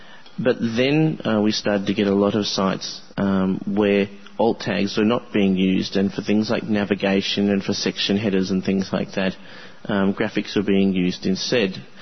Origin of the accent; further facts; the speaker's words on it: Australia; and I'm from Australia, so it's a bit of an international thing happening here